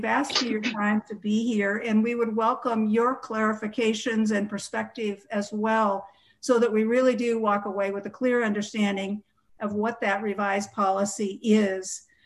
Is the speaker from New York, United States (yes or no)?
no; Langlois, Oregon, United States; I'm from Langlois and represent the 4th Congressional District.